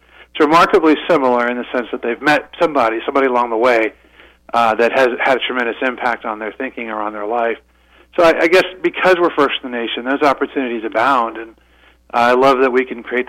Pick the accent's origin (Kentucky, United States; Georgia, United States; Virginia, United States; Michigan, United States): Virginia, United States; my goodness, I'm from Virginia. I'd never seen anything like this in Virginia